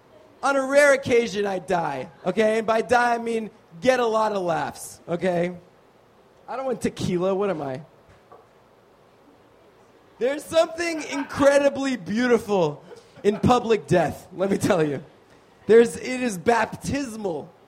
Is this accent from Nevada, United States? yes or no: yes; Nevada, United States; I don't even have a New York accent. I don't know why I've been doing it this whole show. I'm from Nevada.